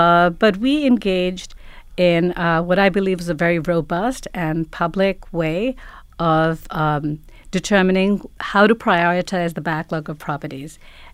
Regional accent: New York City, New York, United States; as a New Yorker, I understand that the city should evolve and grow, but the preservation of our unique buildings and our heritage is really vitally important.

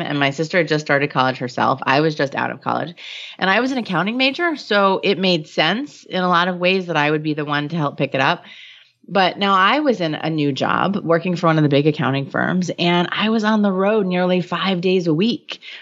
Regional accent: New York, United States; which is funny because I'm Jewish and from New York, but that's okay.

